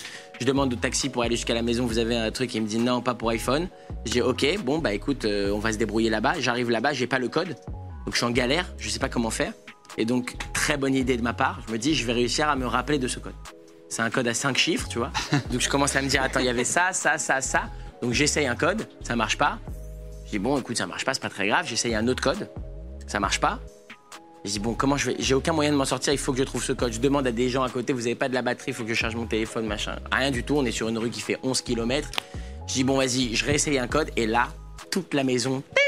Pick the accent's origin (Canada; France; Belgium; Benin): France; Je lui dis, je suis français, voilà, French et tout machin.